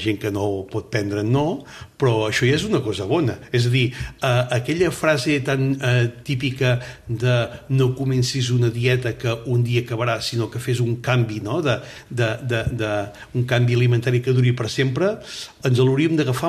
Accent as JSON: {"language": "Catalan", "region": "Catalonia", "country": "Spain", "said": "jo que soc de la Garrotxa"}